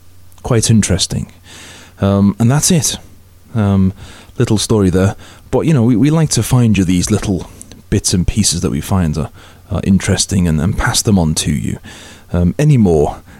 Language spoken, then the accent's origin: English; Liverpool, North West England, United Kingdom; Of course, I am from Liverpool. I like to talk about these things.